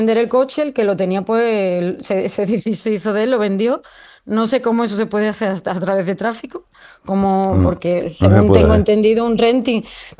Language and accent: Spanish; Guillena, Andalusia, Spain; Buenos días, soy de Guillena.